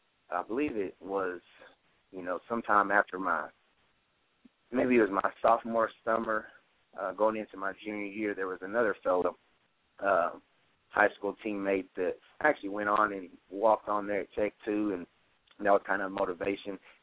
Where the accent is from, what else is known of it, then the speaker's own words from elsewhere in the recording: Acuff, Texas, United States; I grew up right outside of Lubbock in a small community by the name of Acuff. Nobody knows where it's at.